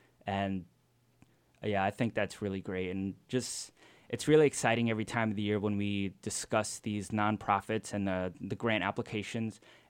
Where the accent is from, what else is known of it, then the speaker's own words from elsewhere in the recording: New Jersey, United States; I'm from New Jersey, a little suburb.